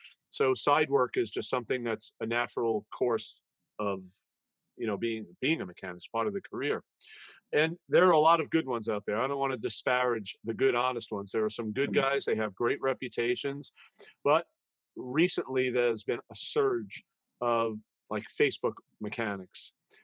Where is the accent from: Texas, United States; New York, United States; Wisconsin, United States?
New York, United States; And as everybody knows, I'm a New Yorker.